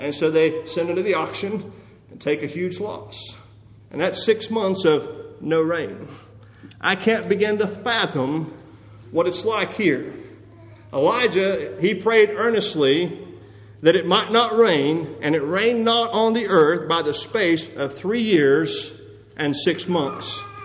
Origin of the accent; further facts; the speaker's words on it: Texas, United States; I'm from West Texas. I know what it is to go through a drought.